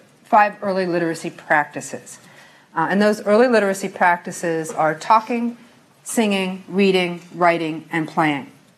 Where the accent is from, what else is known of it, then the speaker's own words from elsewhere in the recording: New York City, New York, United States; But again, I'm from Brooklyn, and I teach this workshop in Brooklyn